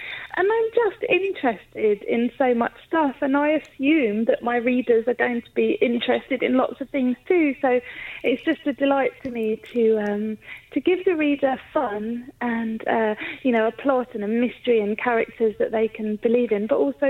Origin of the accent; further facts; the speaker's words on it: East of England, United Kingdom; Well, I was born and brought up in Essex, so the kind of East of England landscape is part of my soul, really.